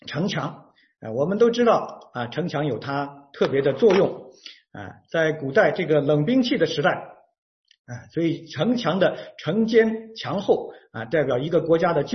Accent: China; 作为我们中国人呢，我们都引以为豪的是什么呢？

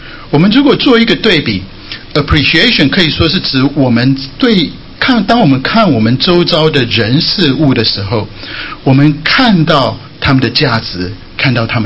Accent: Taiwan; 像我是从台湾来的，我们会讲一些台语

